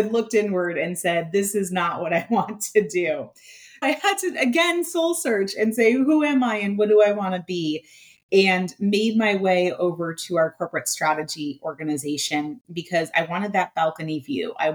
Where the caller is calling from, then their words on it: Brooklyn, New York, United States; I am joining you from Brooklyn, New York.